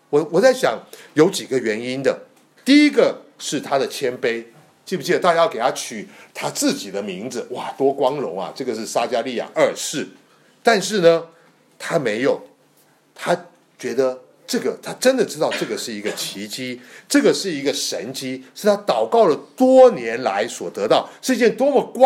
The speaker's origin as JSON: {"language": "Chinese", "country": "China", "said": "取名字就像我们中国人一样"}